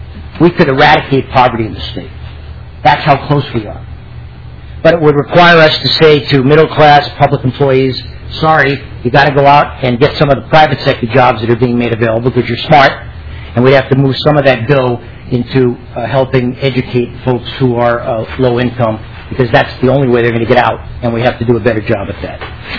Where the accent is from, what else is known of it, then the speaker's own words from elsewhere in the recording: New York City, New York, United States; I come from New York City. And so I didn't grow up on a farm.